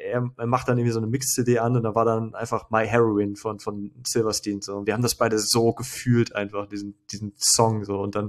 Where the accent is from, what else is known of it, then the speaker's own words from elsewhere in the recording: North Rhine-Westphalia, Germany; Ich bin ja groß geworden am Niederrhein in einem relativ katholischen Ort.